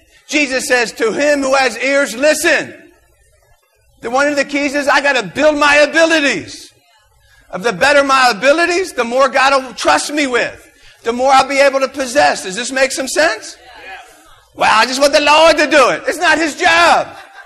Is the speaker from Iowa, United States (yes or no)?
no; Philadelphia, Pennsylvania, United States; Come on, I'm from Philadelphia. Philly, we always like the Browns, always cheered for the Browns, man.